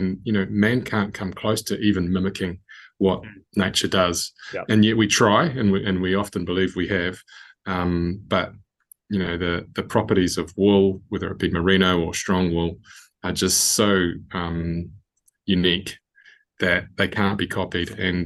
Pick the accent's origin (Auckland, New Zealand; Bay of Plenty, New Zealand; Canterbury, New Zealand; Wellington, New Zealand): Bay of Plenty, New Zealand; Rotorua; I didn't grow up on a farm. I grew up in the Bay of Plenty town of Rotorua.